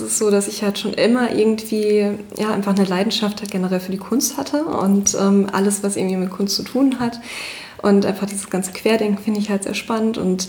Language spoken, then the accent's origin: German; Recklinghausen, North Rhine-Westphalia, Germany; now in Wilhelmshaven, Germany